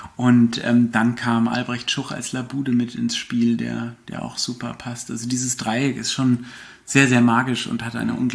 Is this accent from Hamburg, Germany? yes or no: no; Berlin, Germany; wir sind ja alle Berliner